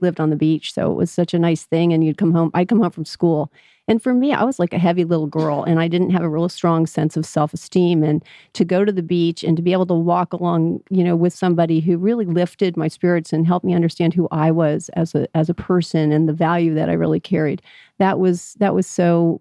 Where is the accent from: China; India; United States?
United States; Florida; also born or lived in Dundee, Scotland / New York State; as a young girl, we lived in New York State and moved to New York, to Florida, the retirement capital of the world, St. Petersburg, Florida at the time. And we actually lived in a small town called Bel Air Beach